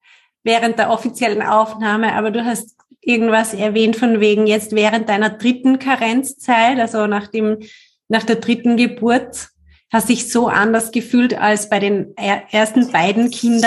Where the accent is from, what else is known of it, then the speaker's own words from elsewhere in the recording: Upper Austria, Austria; aus meiner alten Heimat, aus Oberösterreich. Und es ist für mich selber ungewohnt, wir haben fast den gleichen Dialekt, aber nicht ganz.